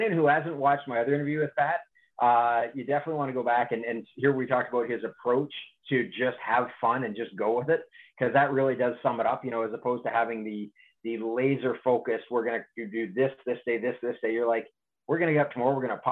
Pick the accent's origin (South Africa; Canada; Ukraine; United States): Canada; I'm Canadian.